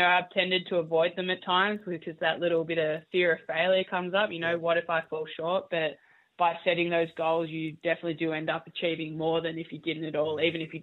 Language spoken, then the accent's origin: English; Cairns, Queensland, Australia; born there; I was born in Cairns in Queensland and now live on the surf coast in Victoria in Byron Head.